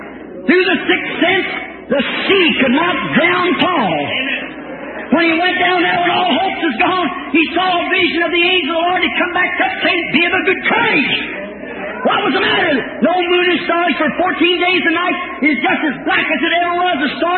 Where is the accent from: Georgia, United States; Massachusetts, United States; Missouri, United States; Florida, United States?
Missouri, United States; I'm from Missouri, you have to show me, you know.